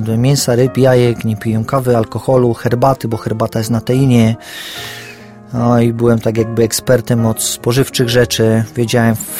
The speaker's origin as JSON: {"language": "Polish", "region": "Silesian Voivodeship", "country": "Poland", "said": "bo jestem Ślązakiem z pochodzenia, z korzeni. No z korzeni może jestem Sycylijczykiem, bo prapradziadek był Sycylijczykiem, więc może mam włoskie korzenie."}